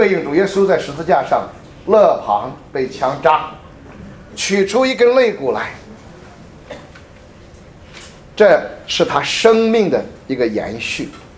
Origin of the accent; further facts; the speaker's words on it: China; 我们中国人有一句话